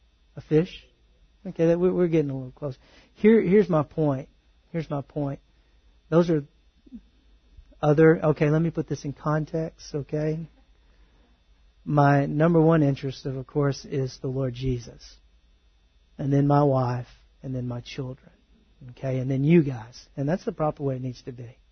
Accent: Texas, United States; I was born in Texas. I've lived in Northeast Texas my whole life.

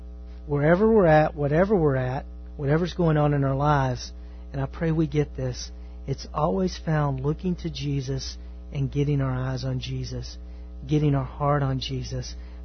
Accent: Texas, United States; I'm from East Texas.

